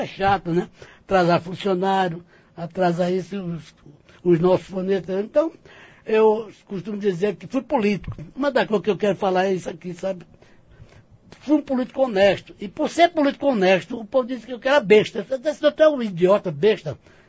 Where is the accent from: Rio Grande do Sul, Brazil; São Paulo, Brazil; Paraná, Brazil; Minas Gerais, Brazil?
Minas Gerais, Brazil; Itabira; also born or lived in Usina Pedrosa; na usina Pedrosa, onde eu nasci, o homem aprende a ler para votar nos políticos do dono da usina. E papai não queria isso para os filhos dele, eu vim para Itabira.